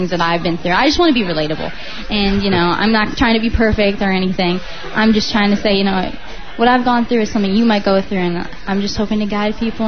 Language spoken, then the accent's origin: English; West Des Moines, Iowa, United States; I'm from West Des Moines, it's about 60,000